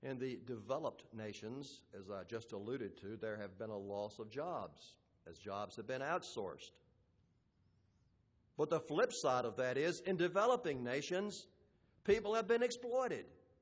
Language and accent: English; Danville, Virginia, United States; I mentioned growing up in Danville, Virginia. This was predominantly a cotton mill town.